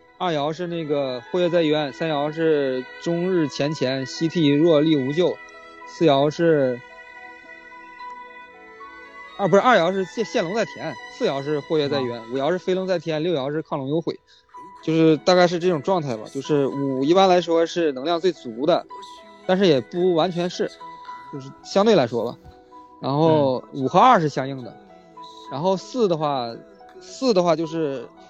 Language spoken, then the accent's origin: Chinese; Jianping, Liaoning, China; now in Shenyang, China; 我是沈阳的，我家是那个、啊、家是那个朝阳那个建平，知道吧？